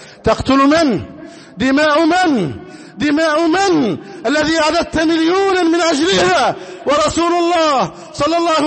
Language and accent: Arabic; Egypt; نسأل الله جل وعلا بأسمائه الحسنى أن يحفظ علينا بلدنا مصر أمنا أمانا.